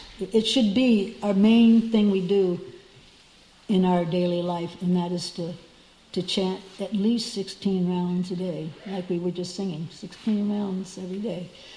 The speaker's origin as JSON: {"language": "English", "town": "Miami", "region": "Florida", "country": "United States", "tie": "born or raised there", "said": "I used to live in Miami. I was raised in Miami. And I hadn't been back there for years."}